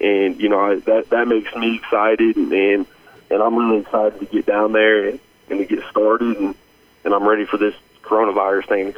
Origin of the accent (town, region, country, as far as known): Fordland, Missouri, United States; born or raised there